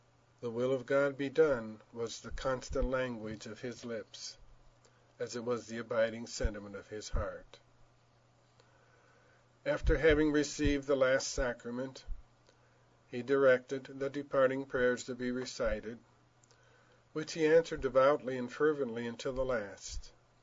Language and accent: English; Jasper, Indiana, United States; in my hometown of Jasper.